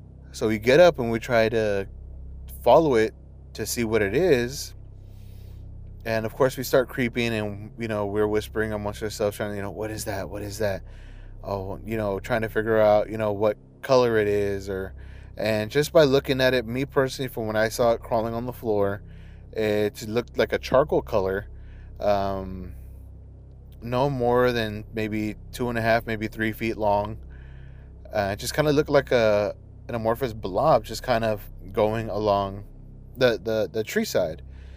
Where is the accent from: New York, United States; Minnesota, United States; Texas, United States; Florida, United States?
Texas, United States; San Antonio; I'm from San Antonio, Texas.